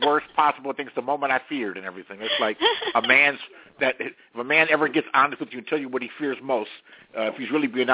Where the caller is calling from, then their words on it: San Francisco, California, United States; I'm calling from the San Francisco Bay Area.